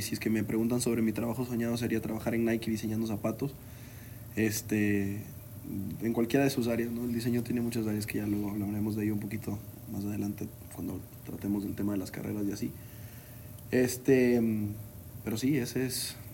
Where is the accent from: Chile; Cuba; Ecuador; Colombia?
Ecuador; now in Guadalajara, Mexico; soy ecuatoriano, eso es muy importante. Yo la bandera amarilla, azul y roja la llevo bien tatuada